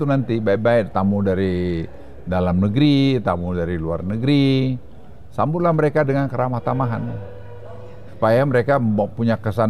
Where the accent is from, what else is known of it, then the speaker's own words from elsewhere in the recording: Pekanbaru, Riau, Indonesia; Saya umur 2 tahun, 3 tahun ya, mungkin sudah dibawa ibu saya ke Pekanbaru. Jadi saya besar itu di Pekanbaru.